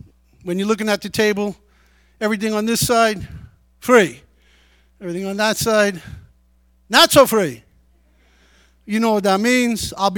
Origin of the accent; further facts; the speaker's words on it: New York City, New York, United States; Now, I grew up in the Bronx.